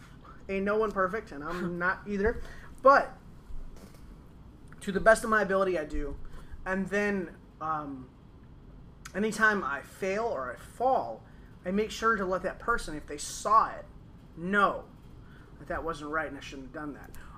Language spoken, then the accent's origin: English; Detroit, Michigan, United States; I'm about half because I grew up out in Detroit, like terrible areas, always moving, always, you know, getting into trouble.